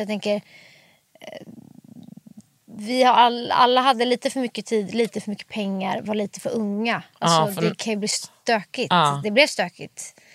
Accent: Stockholm, Stockholm County, Sweden; jag växte upp i Bromma tills jag var 7 med mina föräldrar. Min mamma är från Polen. Hon flyttade till Sverige när hon var typ 25. Träffade pappa, de gifte sig. Och sen när jag var 7 så skildes mina föräldrar och då flyttade vi till Farsta.

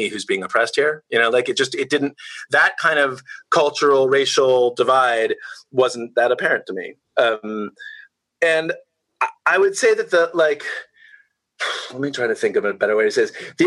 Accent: Washington, District of Columbia, United States; But I'll say I grew up in Washington, D.C., and most people when they say I grew up in D.C., they generally, you know, they often mean the distant suburb somewhere. I lived actually in the city in the city itself.

